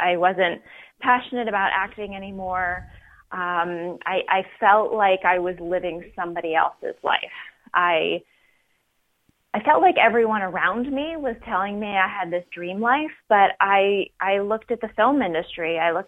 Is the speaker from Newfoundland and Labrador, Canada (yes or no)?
no; Ontario, Canada; born there; I'm Canadian. Let's start there. I was born outside of Toronto.